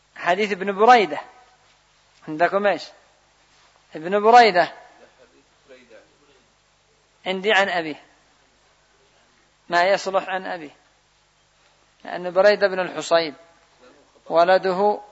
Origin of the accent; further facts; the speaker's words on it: Yemen; الآن عندنا في اليمن يحلف يقول والله ما آكل القات